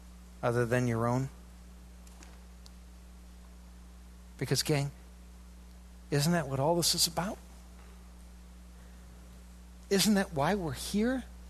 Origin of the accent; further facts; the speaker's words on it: Iowa, United States; And I'm from Iowa. It's like, I'm not going any further north. It's cold.